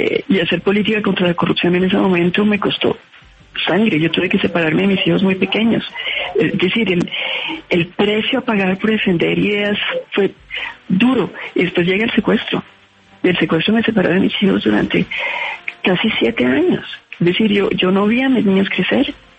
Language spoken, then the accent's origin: Spanish; Colombia; A cada uno de nosotros como colombianos